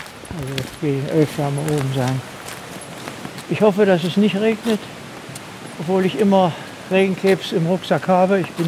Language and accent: German; Wernigerode, Saxony-Anhalt, Germany; also born or lived in Bochum; Ja, geboren bin ich 1932 in Bochum. Aber ich bin dann schon seit 1934 wieder hier mit meiner Mutter in das Elternhaus gekommen, nach Wernigerode. Also ich bin eigentlich ein Harzer und wohne seitdem hier in einem alten Fachwerkhaus unterhalb vom Schloss am Burgberg.